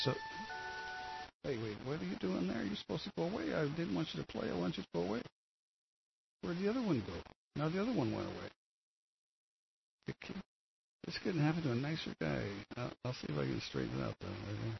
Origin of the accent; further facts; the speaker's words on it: United States; because I'm from the East and I like that product.